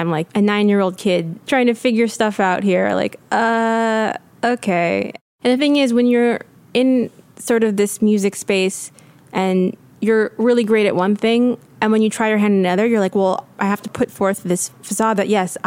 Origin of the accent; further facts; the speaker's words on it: Los Angeles, California, United States; from Los Angeles.